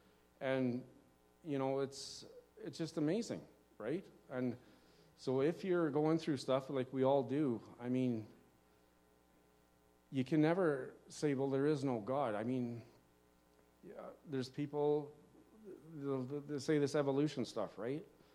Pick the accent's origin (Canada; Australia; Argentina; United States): Canada; Chauvin, Alberta; when I grew up in Chauvin, Alberta